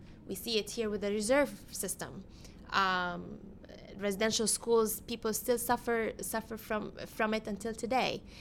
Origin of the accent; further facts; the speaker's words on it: Palestine; moved away; growing up in Palestine as an indigenous Palestinian person who lived under apartheid, under occupation, under colonization, and now I am a settler on this colonized land